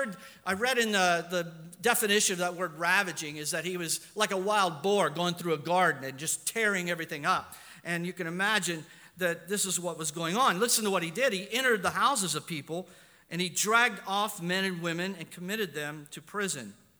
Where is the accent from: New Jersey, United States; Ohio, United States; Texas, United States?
Ohio, United States; now in Pittsburgh, United States; I was scattered here from Ohio. I came from Ohio. I've been in Pittsburgh for 18 years. I am a Pittsburgher.